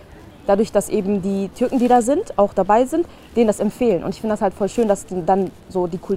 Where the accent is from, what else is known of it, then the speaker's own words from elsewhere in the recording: Wanne-Eickel, North Rhine-Westphalia, Germany; mich hier geborgen und dementsprechend kann ich nur sagen, dass Wanne für mich meine Kindheit und meine Heimat ist.